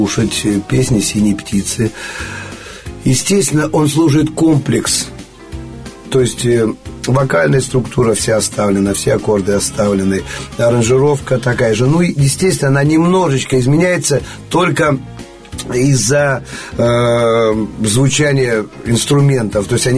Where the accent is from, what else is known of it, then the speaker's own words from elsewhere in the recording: Vologda, Vologda Oblast, Russia; так как я вологжанин